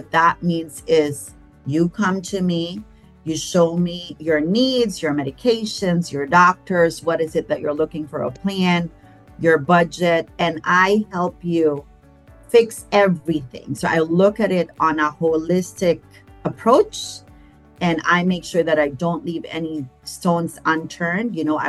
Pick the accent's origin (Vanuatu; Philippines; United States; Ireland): Philippines; I grew up in the Philippines, and grandma is called Lola.